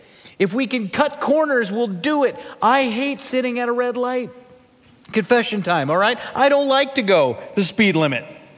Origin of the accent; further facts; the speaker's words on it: Sioux Falls, South Dakota, United States; I grew up in Sioux Falls, South Dakota. The winters up there are of a particularly Arctic nature.